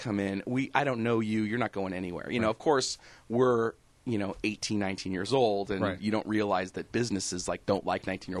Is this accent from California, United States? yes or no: yes; California, United States; I'm from the Bay Area.